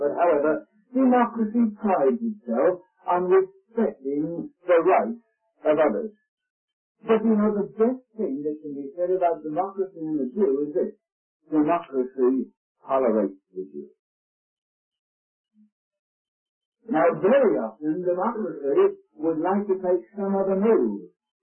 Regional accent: United Kingdom; And I'm British, since I don't have an accent, of course, you'd never realize that.

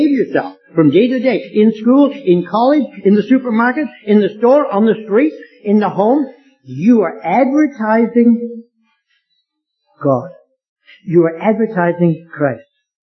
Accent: Ontario, Canada; also born or lived in Cuba; But I was born and raised in Ontario, except for the 20 years we spent in Cuba.

